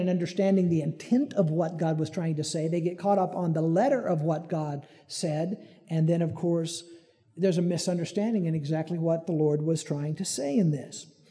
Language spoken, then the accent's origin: English; Peoria, Illinois, United States; Well, I'm from Peoria. I like various laws better than sundry.